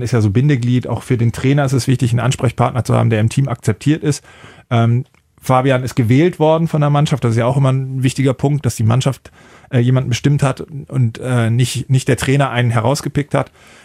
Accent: Kiel, Schleswig-Holstein, Germany; Ja, ich komme aus Schleswig-Holstein, Kiel.

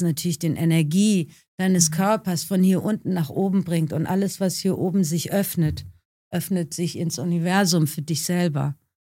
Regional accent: Iran; now in Germany; Ich komme aus dem Iran

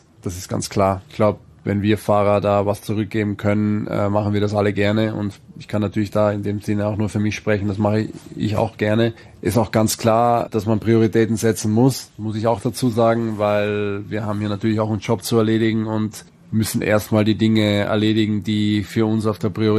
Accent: Austria; als kleiner Junge gab's vor allem in Österreich, wo ich aufgewachsen bin

